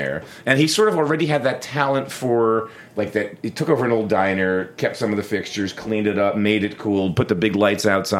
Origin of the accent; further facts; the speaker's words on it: Philadelphia, Pennsylvania, United States; now in New York, United States; I grew up in Philly, so I was in the kitchens of Philadelphia were blacks, Italians, and Irish guys.